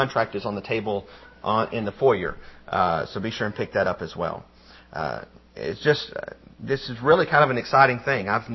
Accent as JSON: {"language": "English", "region": "Illinois", "country": "United States", "tie": "born there", "said": "just because I've never lived anywhere since I was born in Illinois"}